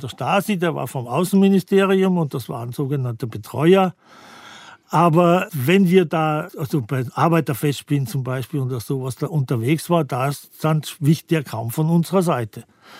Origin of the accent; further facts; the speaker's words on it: Austria; Ich war und bin noch immer Österreicher